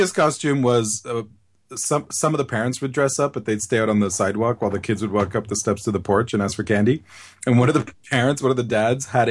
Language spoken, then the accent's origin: English; France; English is a second language; No, I'm French from France.